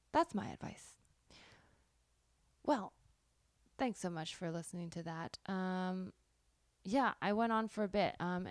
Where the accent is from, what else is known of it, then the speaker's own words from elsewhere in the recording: California, United States; It's just because I grew up in the South Bay. And then when I went to New York, I just tell people I'm from San Francisco because it's easier.